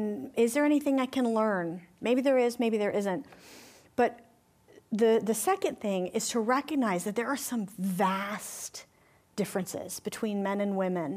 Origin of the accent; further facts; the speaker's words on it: New York, United States; now in Atlanta, United States; I moved down here from New York, right? I'm completely a Manhattan girl at heart.